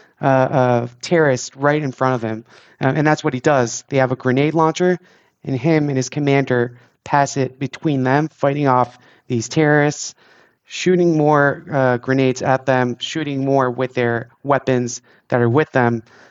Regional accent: Israel; growing up in Israel, I was taught about how strong the IDF is

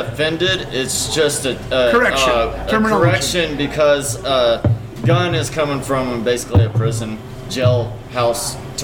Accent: Indiana, United States; I grew up in Indiana, kind of spread out here and there, you know.

